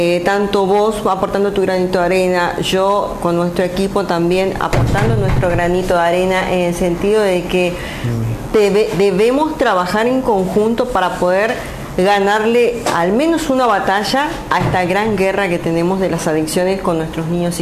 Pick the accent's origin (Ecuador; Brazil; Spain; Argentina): Argentina; Formosa; la luché desde abajo, que me fui desde Formosa hacia Buenos Aires para poder cumplir el gran sueño